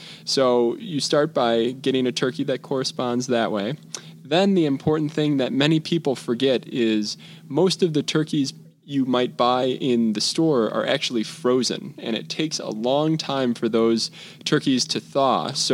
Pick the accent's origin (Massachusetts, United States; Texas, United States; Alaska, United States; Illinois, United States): Illinois, United States; Chicago; So I grew up here in the Midwest, Chicago specifically, and have spent most of my life here.